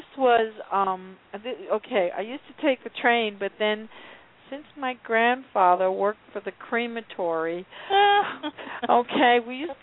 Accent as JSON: {"language": "English", "region": "New Jersey", "country": "United States", "tie": "born or raised there", "said": "I mean, I grew up in Jersey, so I know New York pretty well"}